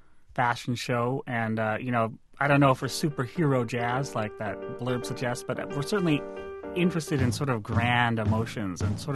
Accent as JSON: {"language": "English", "region": "Wisconsin", "country": "United States", "said": "Minnesota, and I'm from Wisconsin."}